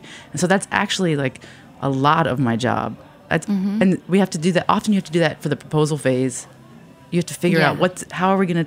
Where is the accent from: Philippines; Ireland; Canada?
Philippines; now in United States; I am a Filipino.